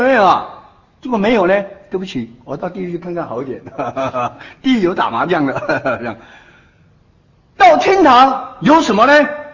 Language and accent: Chinese; China; 我常说，我们中国人啊，哇，很会读书